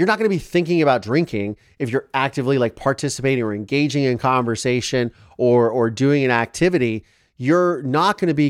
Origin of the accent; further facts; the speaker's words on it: Ireland; I'm Irish and I can say that they always call it the Irish goodbye